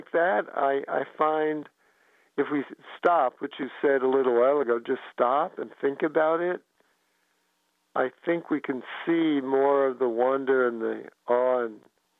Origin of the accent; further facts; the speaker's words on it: New York City, New York, United States; When I lived in New York City, I grew up in the Bronx, which is one of the boroughs, fifth floor walk up